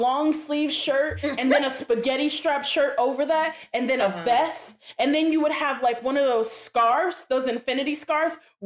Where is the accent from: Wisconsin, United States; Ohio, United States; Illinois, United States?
Illinois, United States; Chicago; I'm from Chicago. Subways don't scare me.